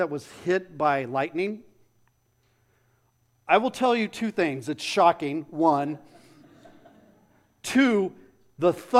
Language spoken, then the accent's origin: English; Phoenix, Arizona, United States; Growing up in Phoenix, you went if you went to look at toys or went and looked at different stuff like that, you went into a mall because it was just too stinking hot to do anything outside.